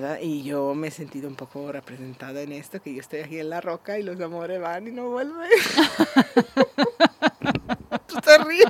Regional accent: Italy; Spanish is a second language; moved away as an adult; que me quería regresar a Italia, más que nada porque no sabía ni una palabra de castellano, me encontraba muy sola, con 19 años y me pasaba esto.

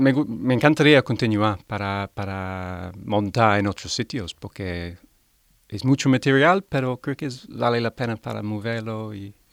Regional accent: London, United Kingdom; Spanish is a second language; Y soy de Londres y cuando trabajé en Londres, cada semana yo fui al

